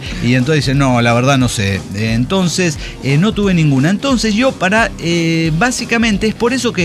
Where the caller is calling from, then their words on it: Guanajuato, Mexico; de Guanajuato